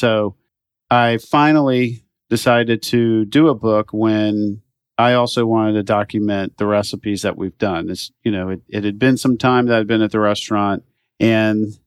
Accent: Atlanta, Georgia, United States; also born or lived in Savannah; Well, I was born in Savannah, raised in Atlanta.

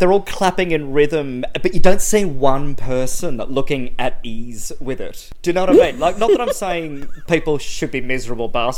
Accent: Melbourne, Victoria, Australia; Bilingual disruptor, yes. Or I'm just from Melbourne, therefore very pretentious.

